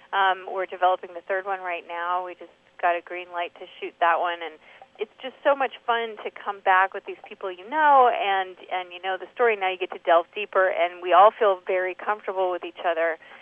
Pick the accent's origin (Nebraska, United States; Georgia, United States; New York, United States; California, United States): New York, United States; Well, I'm from New York, and I think when I was growing up, we didn't have a country station.